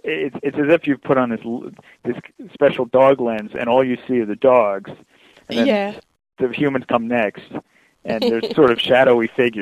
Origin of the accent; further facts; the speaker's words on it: Manhattan, New York, United States; born there; I've lived here a long time. I was born here in Manhattan